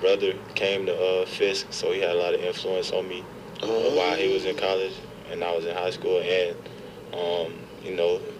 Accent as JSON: {"language": "English", "town": "Jackson", "region": "Mississippi", "country": "United States", "said": "I'm from Jackson, Mississippi."}